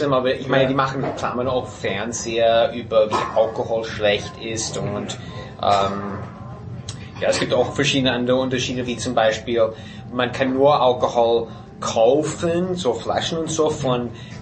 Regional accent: San Jose, California, United States; born or raised there; German is a second language; moved away as an adult; also born or lived in Utah / Malibu / Czechia

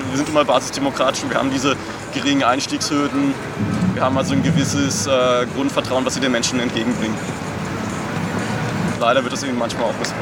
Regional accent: Germany; now in Austria; Ich bin seit 2009 bei den österreichischen Piraten. Ja. Ich bin selber Deutscher.

